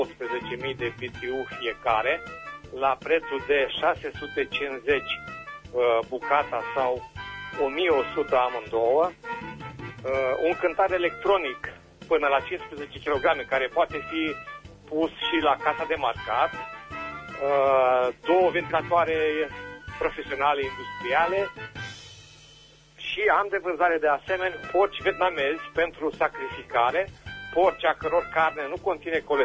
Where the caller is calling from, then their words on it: Berzovia, Caraș-Severin, Romania; din Berzovia